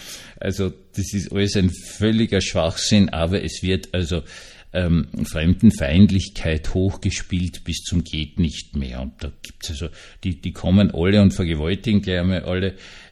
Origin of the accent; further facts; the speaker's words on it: Austria; Ich bin ja Österreicher